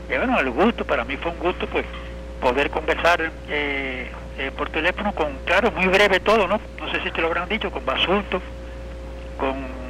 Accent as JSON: {"language": "Spanish", "country": "Cuba", "said": "nosotros que somos tan cubanos como ellos y que nos preocupa el país"}